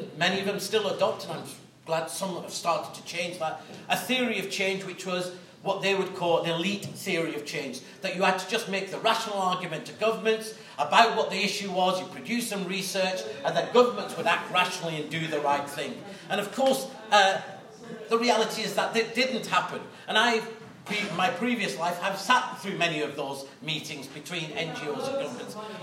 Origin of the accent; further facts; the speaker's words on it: Pakistan; I'm originally from Pakistan.